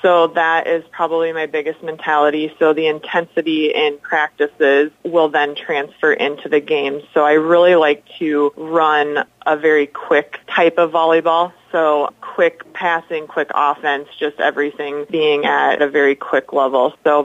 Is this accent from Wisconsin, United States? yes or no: no; Ankeny, Iowa, United States; Yeah, I grew up in the Ankeny area, and so I actually played for Ankeny High School